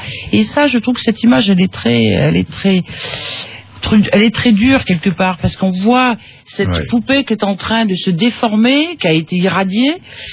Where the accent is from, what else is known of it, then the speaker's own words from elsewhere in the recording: France; Eh bien, chez nous, en France